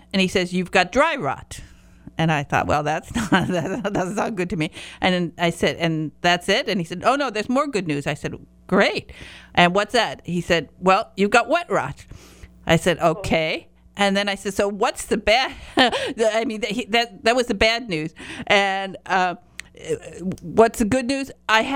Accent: Michigan, United States; And of course, you know, I'm from Michigan, from the Upper Peninsula of Michigan. I'm a Youper.

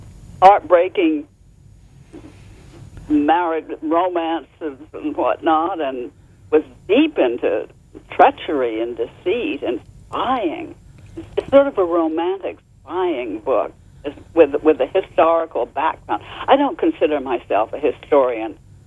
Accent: Boston, Massachusetts, United States; I was born in Boston. I'm a Boston rooted person.

